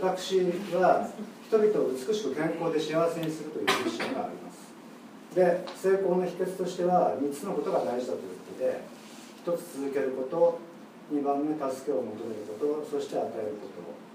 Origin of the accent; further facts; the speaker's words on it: Yokohama, Kanagawa, Japan; 横浜で生まれ育ち25年以上横浜に住んでおりました生粋の浜っ子です。